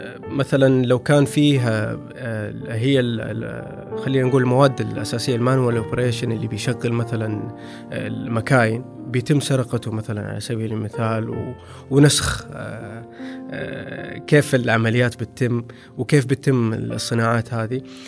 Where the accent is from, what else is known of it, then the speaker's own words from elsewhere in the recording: Saudi Arabia; فقال لي أنت من فين؟ فقلت له أنا من السعودية